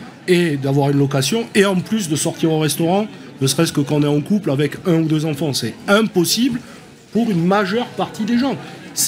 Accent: Bordeaux, Nouvelle-Aquitaine, France; je sillonne beaucoup la France, je suis bordelais d'origine.

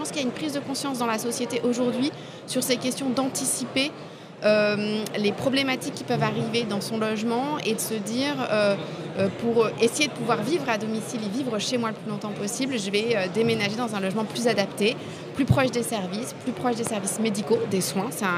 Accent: Paris, Île-de-France, France; alors moi je suis parisienne et en région parisienne

